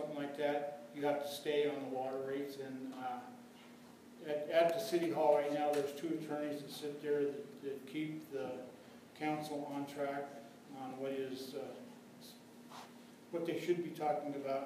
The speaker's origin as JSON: {"language": "English", "town": "Fernley", "region": "Nevada", "country": "United States", "tie": "born or raised there", "said": "Fernley is my hometown, and Fernley has been the hometown for my family since 1914. My family was one of the first homesteaders in the area here, and I can remember growing up here"}